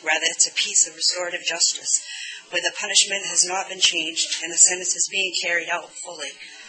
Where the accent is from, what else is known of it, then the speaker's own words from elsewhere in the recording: Sanford, United States; I'm from Sanford as well.